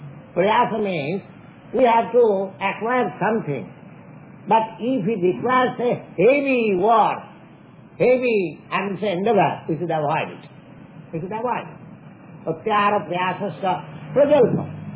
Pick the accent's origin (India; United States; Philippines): India; Just like I'm an Indian sannyasi, I come to a country, to your country.